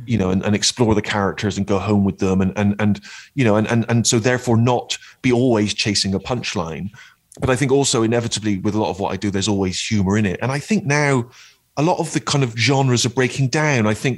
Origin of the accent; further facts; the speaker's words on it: Bristol, South West England, United Kingdom; we actually filmed in my hometown, and I went for dinner in Bristol's fanciest restaurant